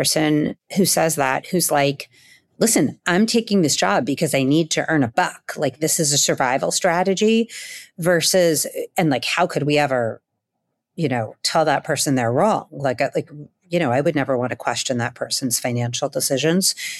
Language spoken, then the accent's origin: English; Staten Island, New York, United States; Look, I'm a kid from Staten Island.